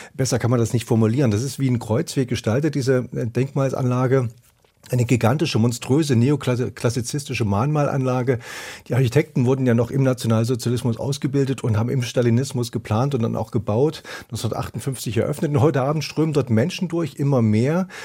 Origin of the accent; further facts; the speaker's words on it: Weimar, Thuringia, Germany; Ich kenne das Gelände seit meiner Kindheit. Ich bin in Weimar aufgewachsen